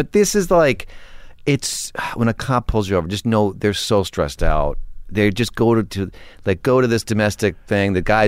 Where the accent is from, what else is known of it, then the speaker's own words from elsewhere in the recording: Weston, Connecticut, United States; I grew up in Connecticut.